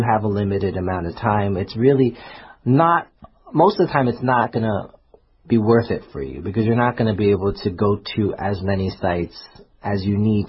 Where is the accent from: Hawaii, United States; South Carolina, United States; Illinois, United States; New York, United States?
New York, United States; New York City; You know, I, as I said, I grew up in Staten Island, and I used to work in Manhattan